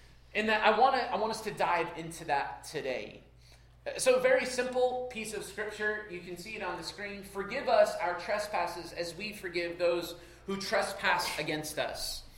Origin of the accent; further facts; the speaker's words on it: Pennsylvania, United States; I want to, many of you know, I'm from Pennsylvania.